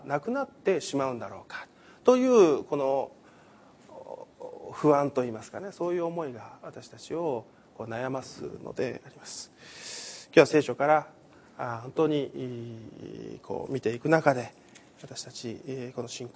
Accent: Chūgoku region, Japan; 私もずっとこの中国地区で育ってきた人間ですので

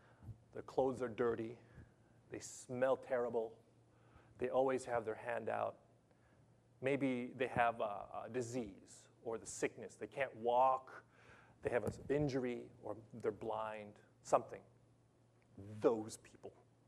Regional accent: Los Angeles, California, United States; now in Japan; Okay, I grew up in Los Angeles, sunny Los Angeles. We have lots of beaches and palm trees.

